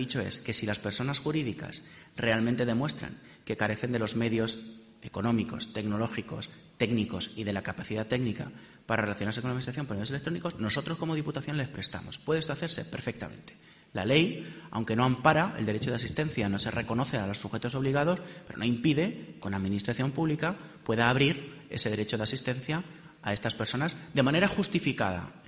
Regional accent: Sonseca, Castilla-La Mancha, Spain; mi pueblo, Sonseca, en la provincia de Toledo.

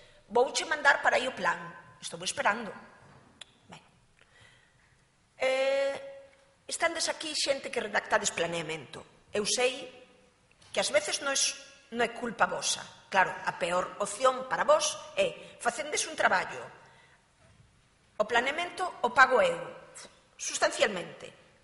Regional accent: Monforte de Lemos, Galicia, Spain; Non me cesa porque fai ben, porque como son de Monforte caio yo ben

